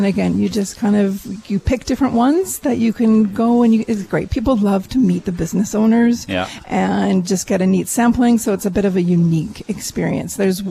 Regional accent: Langley, British Columbia, Canada; I grew up in Langley, and I have memories of having dinner at the Cake and looking down and watching the horses practice.

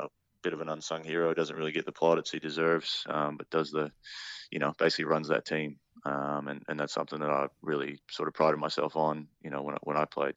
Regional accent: Texas, United States; Well, I grew up in Texas, you know, playing basketball, baseball.

